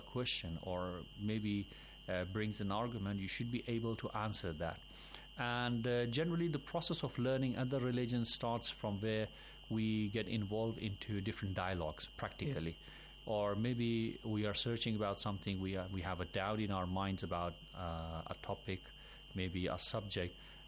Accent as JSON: {"language": "English", "country": "Pakistan", "said": "I'm from Pakistan."}